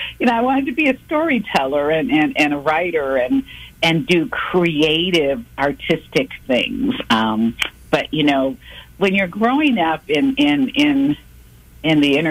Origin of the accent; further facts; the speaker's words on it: Cleveland, Ohio, United States; also born or lived in Boston; now in Kansas City, United States; I am not. I'm Midwest. I grew up in Cleveland, Ohio, and then went away from high school and college